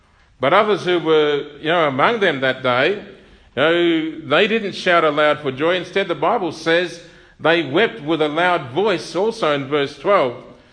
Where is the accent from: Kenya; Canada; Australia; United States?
Australia; Narrogin, Western Australia; I remember as a child growing up in Narrage